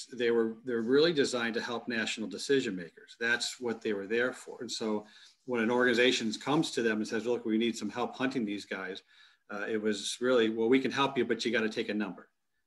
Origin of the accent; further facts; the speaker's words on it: Plymouth, Michigan, United States; when I saw my hometown of Plymouth, Michigan popped up as a node